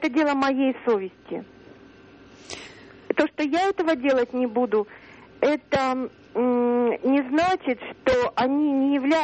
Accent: Omsk, Omsk Oblast, Russia; Я из Омска.

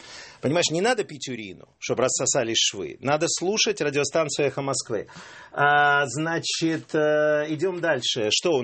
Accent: Ukraine; first language Ukrainian; Russian is a second language; собственно, я с Украины, украинский язык мой родной

